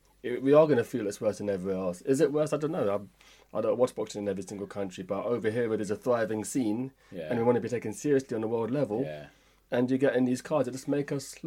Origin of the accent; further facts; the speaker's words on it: United Kingdom; It's difficult to say because we're from the UK, so we see it firsthand. And we invented the sport. So we feel an element of ownership.